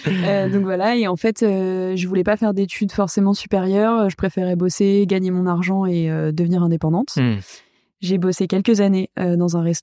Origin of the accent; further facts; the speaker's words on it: Paris, Île-de-France, France; Je suis de Paris. Après, donc je suis fille de restaurateur.